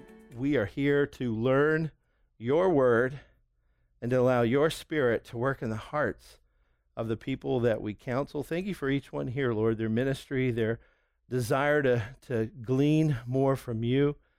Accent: the South, United States; this sounds so Southern because we're from the South, you know.

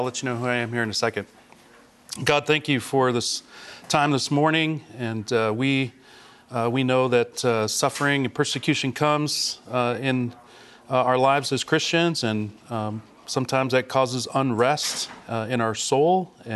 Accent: Washington, United States; I tell people I'm from Washington, and they say, oh, it rains up there a lot. No, it rains in Seattle. It doesn't rain in eastern Washington.

